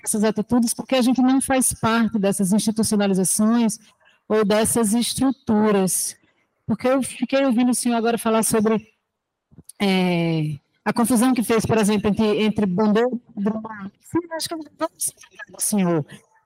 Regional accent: Milan, Lombardy, Italy; Eu sou de Milão.

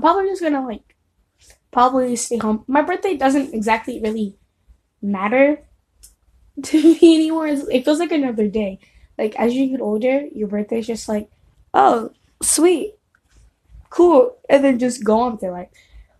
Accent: California, United States; also born or lived in Texas / Washington; so I was born in California, moved to Texas for 4 years, went to Washington for 3 years, Washington State, then, moved back to California, now I'm going back to Texas, and I'm gonna stay there.

